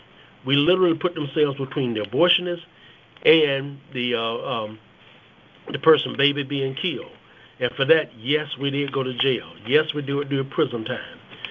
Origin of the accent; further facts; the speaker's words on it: South Carolina, United States; When I grew up in the South, like Bishop Jackson was saying, especially in South Carolina, blacks was not allowed to be downtown at sundown.